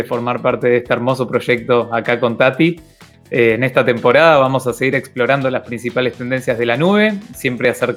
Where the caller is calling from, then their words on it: Buenos Aires, Argentina; les hablo desde Buenos Aires